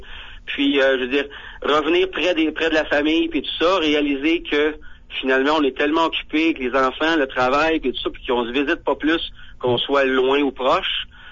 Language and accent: French; Ontario, Canada; moved away as an adult; je suis natif de l'Ontario, donc je regardais en Ontario un petit peu. Mais à un moment donné, j'ai vu en Alberta ici